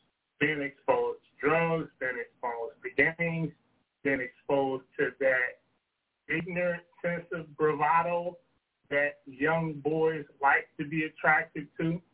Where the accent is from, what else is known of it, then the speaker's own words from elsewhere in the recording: Compton, California, United States; growing up in Compton, where in the 80s, when the gang culture was at its height, I was naturally attracted